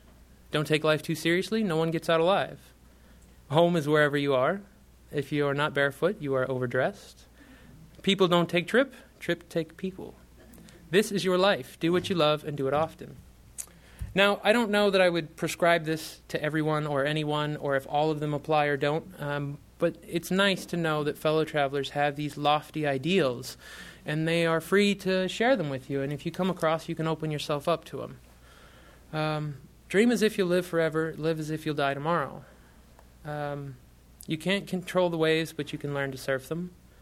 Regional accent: United States; As an American, they usually charge me more than that, 60 cents, 80 cents.

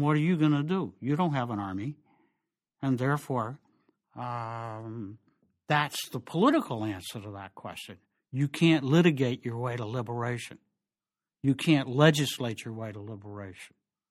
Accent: the South, United States; And growing up in the South when I did, there wasn't much blues, and we looked down on the hillbillies

